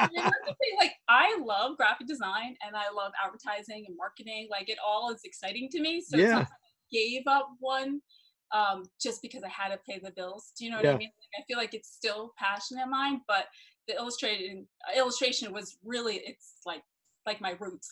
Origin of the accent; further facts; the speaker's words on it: New Jersey, United States; So I grew up in New Jersey and I had a very supportive family in the arts.